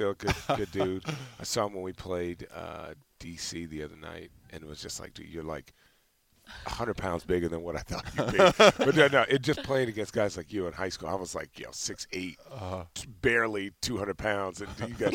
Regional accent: Phoenix, Arizona, United States; No, I'm from Phoenix.

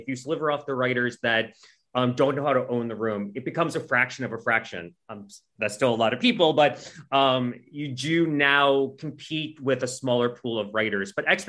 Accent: Chile; English is a second language; moved away; This is not me, but I immigrated from Chile, and the first political figure I saw when I came here was this one.

